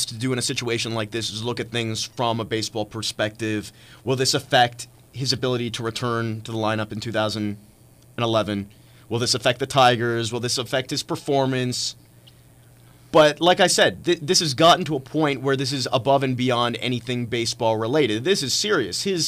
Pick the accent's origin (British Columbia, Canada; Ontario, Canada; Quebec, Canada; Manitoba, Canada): Ontario, Canada; Thornhill; I am from Thornhill, so I'm proud of my boy, Milosh.